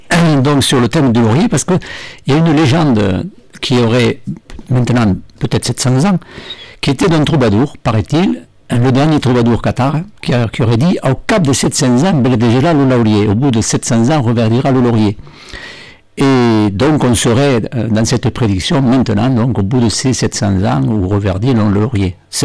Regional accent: Goutz, Occitanie, France; moi je suis originaire du Gers, dans le milieu de la Gascogne, petit village de Goutz, un village visigothique

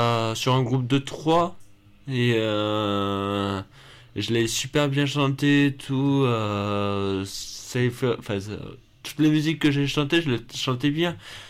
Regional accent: Toulouse, Occitanie, France; born there; Toulouse, c'est ma ville natale.

